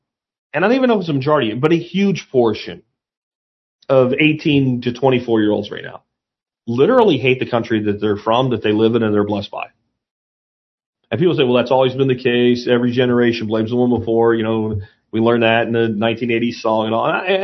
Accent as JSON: {"language": "English", "region": "Texas", "country": "United States", "said": "the shape of the state of Texas, because I'm from Texas, with the Texas flag on it."}